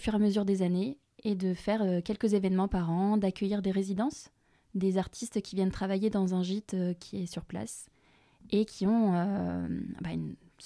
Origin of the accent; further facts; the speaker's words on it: Tours, Centre-Val de Loire, France; Je suis une tourangelle.